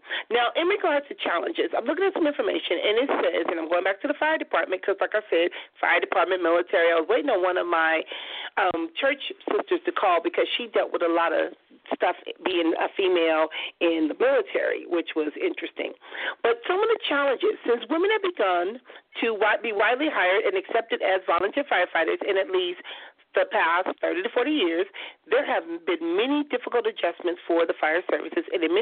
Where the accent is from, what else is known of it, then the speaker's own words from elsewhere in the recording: Compton, California, United States; Or if I say I'm from Compton, they feel that I'm ghetto.